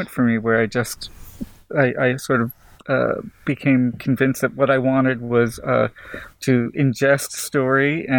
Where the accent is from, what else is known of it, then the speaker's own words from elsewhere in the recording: Florida, United States; Well, I grew up in South Florida, a place I got away from as soon as I possibly could.